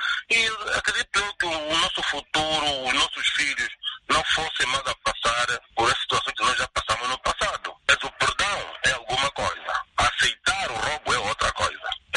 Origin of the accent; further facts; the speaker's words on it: Angola; sou angolano.